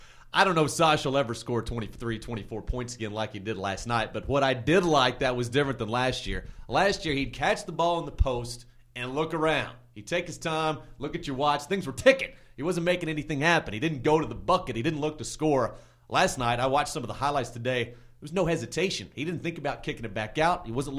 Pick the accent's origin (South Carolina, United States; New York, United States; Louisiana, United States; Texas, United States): Texas, United States; Dallas; I didn't grow up a Texas fan, though. I grew up in Dallas. I was an SMU fan.